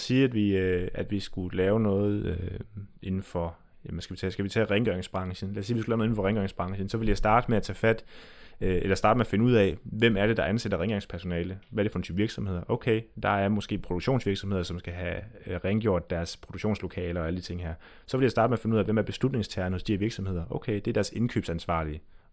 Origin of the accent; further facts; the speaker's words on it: Central Denmark Region, Denmark; Jeg er fra Vestjylland, så jeg siger ikke, at jeg er god til noget som helst.